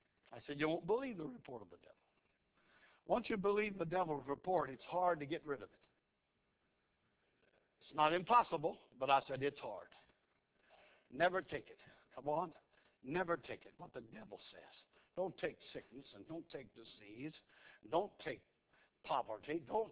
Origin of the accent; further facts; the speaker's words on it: Missouri, United States; But I've not seen any of it, and I'm from Missouri, and I want to see it.